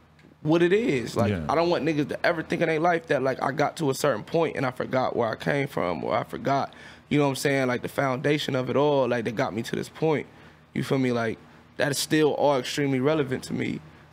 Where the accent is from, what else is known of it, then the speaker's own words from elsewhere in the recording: Southfield, Michigan, United States; I'm Southfield. Mm-hmm. I'm from Southfield, Southfield Crip